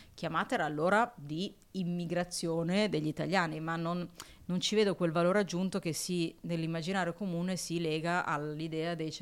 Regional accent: Milan, Lombardy, Italy; io sono milanese, nata e cresciuta a Milano, ma con uno sguardo europeo.

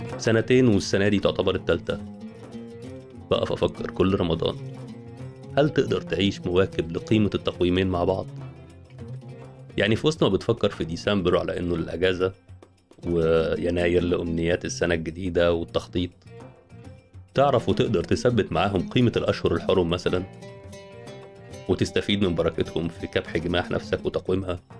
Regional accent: Egypt; عندنا في مصر شعار معروف من أغنية

